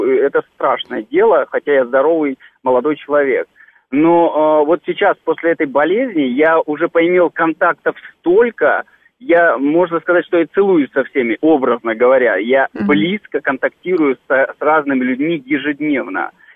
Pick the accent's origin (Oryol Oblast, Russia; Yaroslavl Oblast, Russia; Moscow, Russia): Moscow, Russia; Я сам москвич, но мы на даче переживали это все. Это Подмосковье.